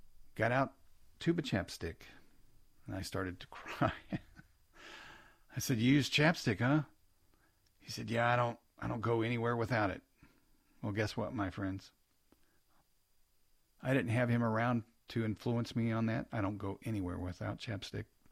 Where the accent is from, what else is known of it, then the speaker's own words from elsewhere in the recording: Missouri, United States; Hey, let's go to Pete in Missouri, my home state.